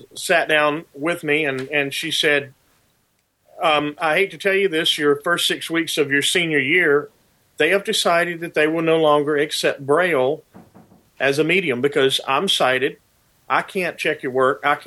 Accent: Gadsden, Alabama, United States; at my high school, which was Emma Sansom High School in Gadsden, which is my hometown in northeast Alabama

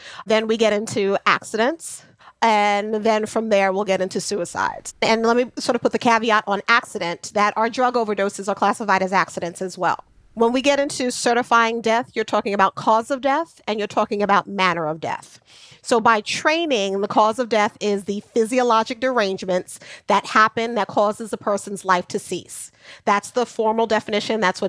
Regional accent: Queens, New York, United States; Born and raised.

